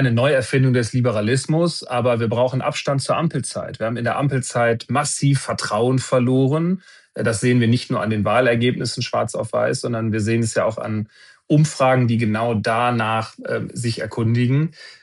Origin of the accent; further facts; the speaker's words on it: North Rhine-Westphalia, Germany; Ich bin Münsterländer